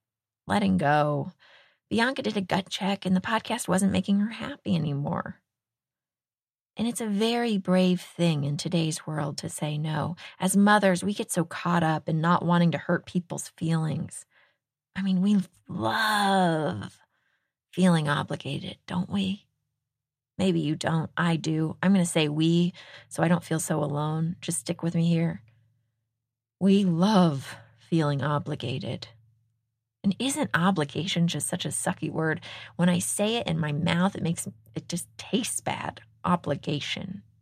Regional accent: Texas, United States; Actually, everyone in the state of Texas, my home state, would probably be saying that right now.

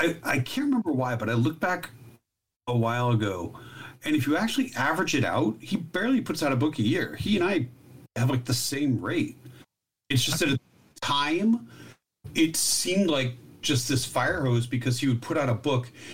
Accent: Maine, United States; Knee-jerk reaction to Stephen King, just because I grew up in Maine

